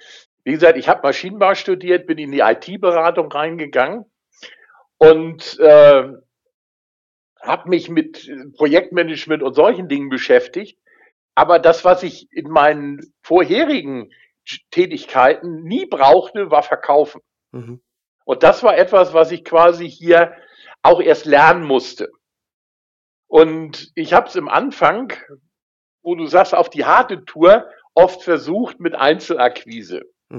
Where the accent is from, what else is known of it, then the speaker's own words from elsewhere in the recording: Schleswig-Holstein, Germany; in den ganzen ja etwas größeren Städten hier oben in Schleswig-Holstein, also meiner Heimatregion